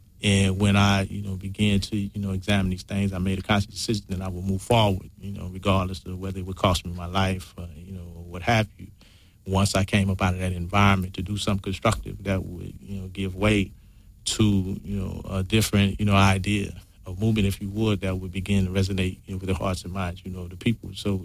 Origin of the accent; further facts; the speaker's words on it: Los Angeles, California, United States; I'm from the Jordan Downs Housing Projects. You know, I have family in all 4 of them, you know, in the Nixon Guards, you know, as well as, you know, the Imperial Courts